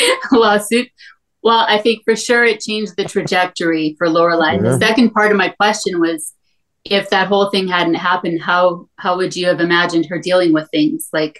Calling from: Edmonton, Alberta, Canada; From Edmonton, Alberta, Canada.

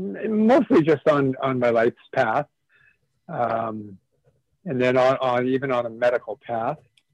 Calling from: Long Beach, California, United States; Long Beach, California.

